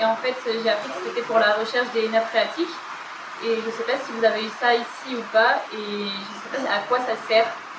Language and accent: French; Nouvelle-Aquitaine, France; Moi, je suis du Limousin.